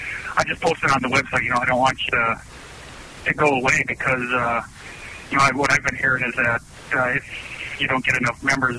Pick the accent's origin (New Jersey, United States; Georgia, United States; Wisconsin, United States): Wisconsin, United States; accent: Wisconsin; being that I'm in 715 is Wisconsin, and which I've been told you can tell from my accent.